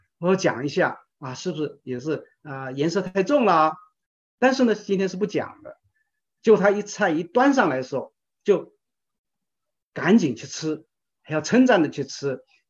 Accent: Guangdong, China; 我是广东人嘛，我的师母是湖南人啊。我们刚结婚的时候，你都知道湖南人的菜和客家人的菜啊，我是广东客家人

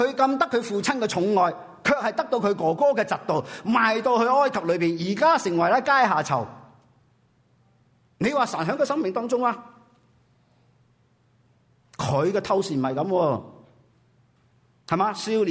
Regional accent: China; 我哋中国人有一句咁嘅话

